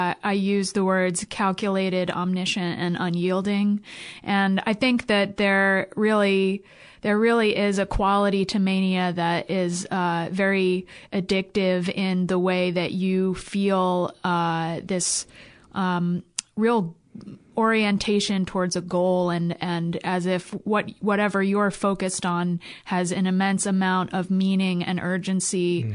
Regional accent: New York, United States; now in Vermont, United States; Yeah, I grew up in the New York area, about an hour north of New York City. And then I lived there for 8 years

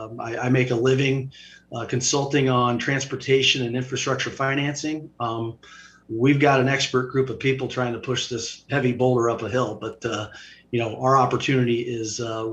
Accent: Quad Cities, United States; I'm from the Quad Cities. I grew up there, have all kinds of friends there, do some business up there. Parents live there. Brother lives there.

